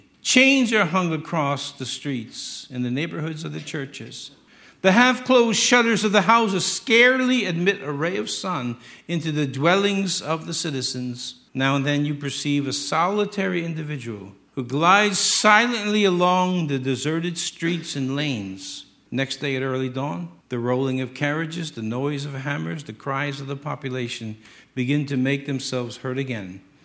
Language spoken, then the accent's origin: English; United States; I'm an American, and I'm a Christian, and I know my history, and I know my Bible.